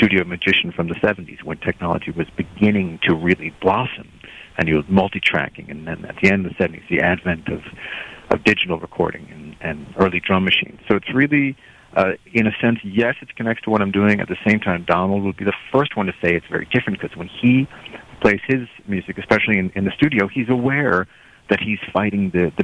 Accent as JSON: {"language": "English", "region": "New York", "country": "United States", "tie": "born or raised there", "said": "I was growing up in New York, where music was just everywhere."}